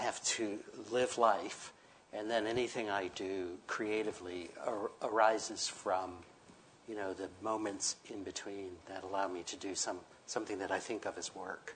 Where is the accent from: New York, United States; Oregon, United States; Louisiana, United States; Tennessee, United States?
Tennessee, United States; Memphis; I grew up in Tennessee. You know, a lot of people from Memphis, where I grew up, they would head up to Chicago.